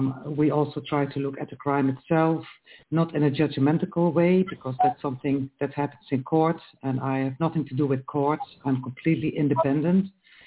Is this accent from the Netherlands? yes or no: yes; Netherlands; In the Netherlands, my home country